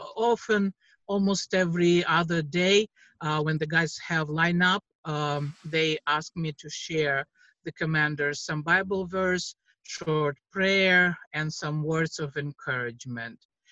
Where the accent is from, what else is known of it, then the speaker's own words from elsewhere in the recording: Kyiv, Ukraine; English is a second language; Well, I'm from Kyiv, Ukraine, from Calvary Chapel, Kyiv, and I'm a missionary at the east of Ukraine, at the front line.